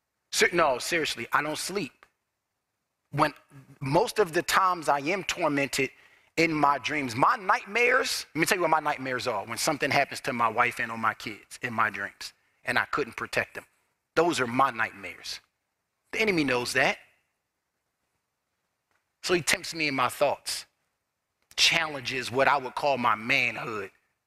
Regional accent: Baltimore, Maryland, United States; I grew up in Baltimore City, and I'm a Marine.

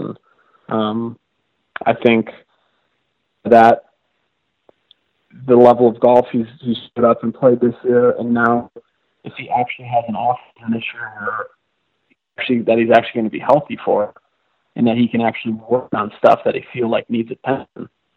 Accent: Chicago, Illinois, United States; Easiest one that comes to mind first, right in my hometown here, Chicago Golf.

